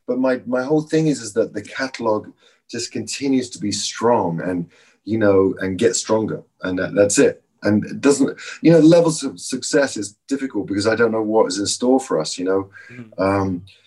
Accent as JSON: {"language": "English", "region": "England", "country": "United Kingdom", "said": "I'm English."}